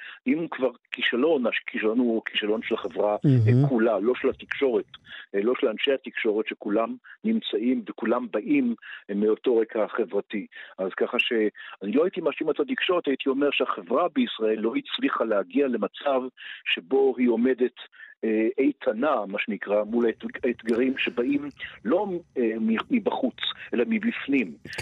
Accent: Haifa, Haifa District, Israel; המשפחה שלי, גם אבי שהגיע מברלין, וגם המיליה של המקום שבו גדלתי, אחוזה בחיפה, היו מיליה של יקים.

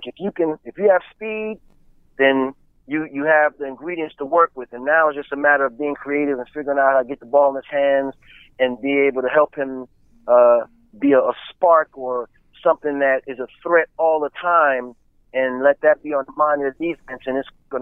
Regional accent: Pennsylvania, United States; because I was from Pennsylvania, being a running back, we prided ourselves on being tough as well.

